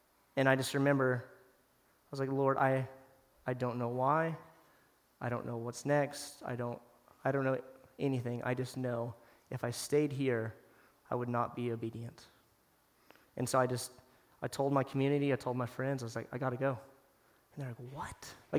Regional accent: Knoxville, Tennessee, United States; So I grew up in Knoxville, Tennessee. Amazing family, amazing parents, great Christian family.

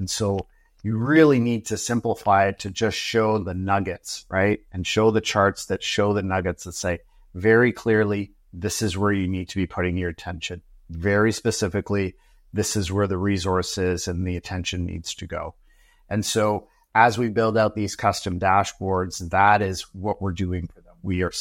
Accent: Ontario, Canada; I know I'm from Ontario. I say May 2-4

